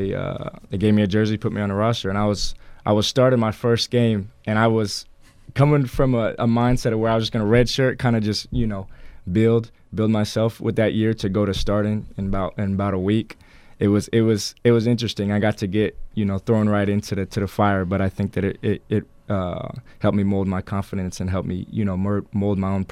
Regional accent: Indiana, United States; I mean, growing up in Southern Indiana, like I didn't really have a regular job.

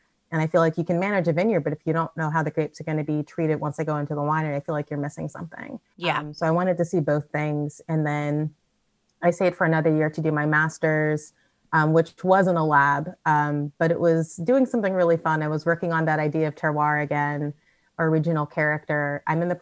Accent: United States; now in New Zealand; I know that there's Black people there because I'm American, and like, you know, Oakland's not that far away.

